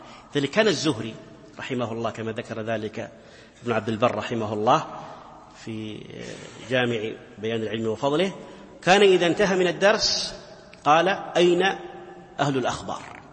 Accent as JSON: {"language": "Arabic", "country": "Saudi Arabia", "said": "من كبار مشايخنا في بلادي في بلادنا في بلادي السعودية"}